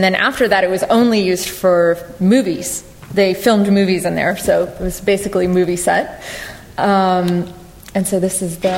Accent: Dallas, Texas, United States; I mean, growing up in Dallas, so I have a lot of that reference in my work.

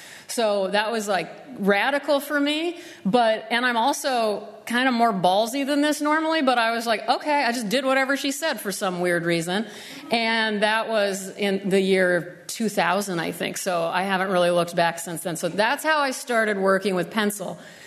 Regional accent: Nebraska, United States; And I grew up in Nebraska, and so being a part of the Midwest

